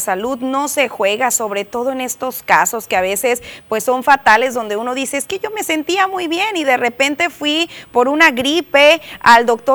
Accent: Mexico; como mexicanos

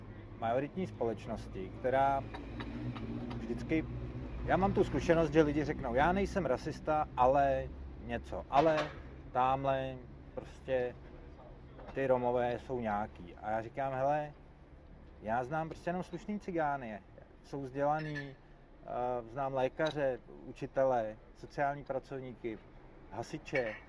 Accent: Jirkov, Ústí nad Labem Region, Czechia; já jsem z Chomutova, respektive z Jirkova, tam je velká romská komunita

